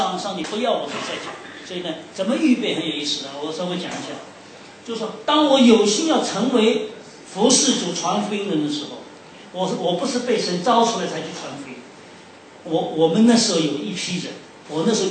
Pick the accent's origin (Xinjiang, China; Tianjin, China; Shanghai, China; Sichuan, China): Shanghai, China; 因为我从小是在上海长大